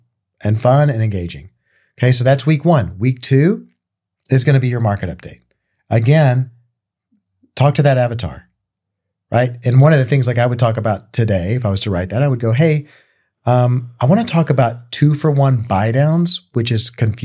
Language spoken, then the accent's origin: English; Sherman, Texas, United States; Like in my hometown in Sherman, Texas, they do like a summer concert series.